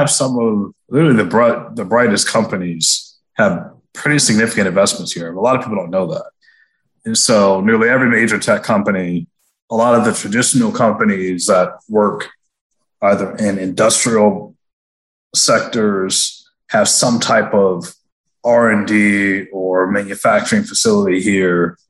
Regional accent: Atlanta, Georgia, United States; I'm from Atlanta, and you see there nearly all the big companies were kind of early venture investors

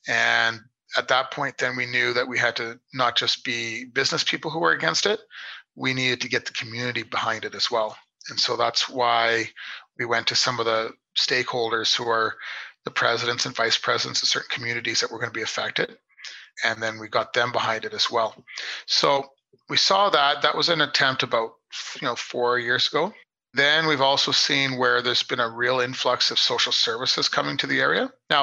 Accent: Calgary, Alberta, Canada; because I am from the West of Calgary, I was raised in Oak Ridge Estates

